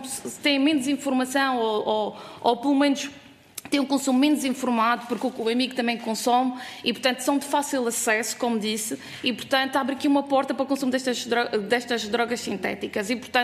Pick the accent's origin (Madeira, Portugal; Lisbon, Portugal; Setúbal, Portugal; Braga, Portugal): Madeira, Portugal; No contacto com o Círculo Eleitoral, que também sou da Madeira